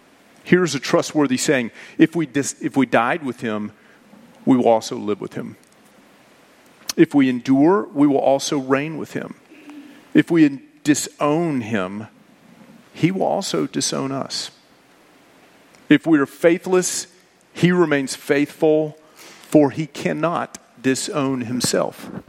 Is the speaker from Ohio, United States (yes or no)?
no; Tennessee, United States; And that's a big deal because I'm from Tennessee, grew up Southern, ate Southern food all my life.